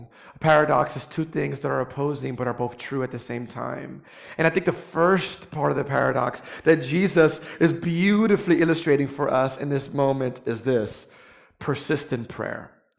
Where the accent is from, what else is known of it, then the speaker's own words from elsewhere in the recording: New York, United States; I'm also a New Yorker. I do everything quickly.